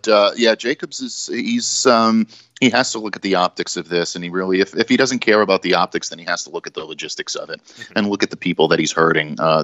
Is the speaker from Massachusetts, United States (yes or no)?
yes; Boston, Massachusetts, United States; There's only one team that I will root for, and that is my hometown Boston Bruins.